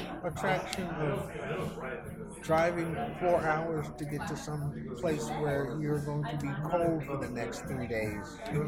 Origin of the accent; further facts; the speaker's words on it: Midwest, United States; And I grew up in the Midwest.